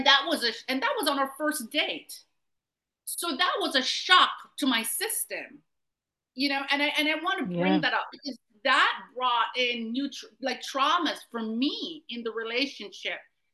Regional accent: Jamaica; growing up in my culture as a Jamaican, we were taught to respect elderly.

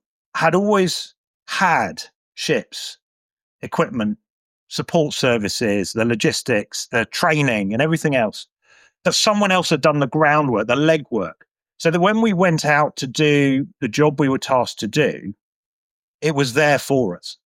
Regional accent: Watford, East of England, United Kingdom; I grew up in Watford, so quite a long way from the sea.

